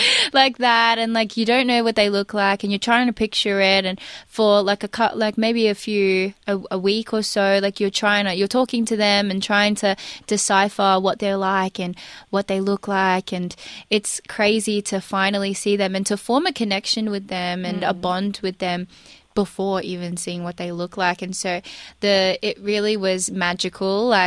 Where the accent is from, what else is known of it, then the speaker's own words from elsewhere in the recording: Australia; I feel so strongly about my Filipino heritage. You know, I grew up in Australia